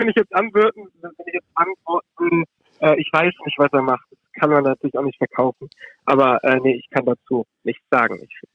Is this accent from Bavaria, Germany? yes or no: no; Düsseldorf, North Rhine-Westphalia, Germany; als Düsseldorfer